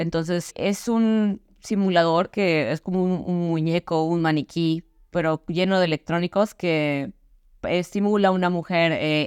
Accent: Mexico; now in Norway; Soy una diseñadora mexicana de servicios actualmente radicada en Noruega

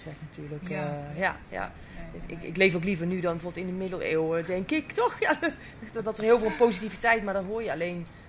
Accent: North Brabant, Netherlands; zoals jullie weten kom ik ook uit Brabant. Dus ik ben weer terug in Tilburg.

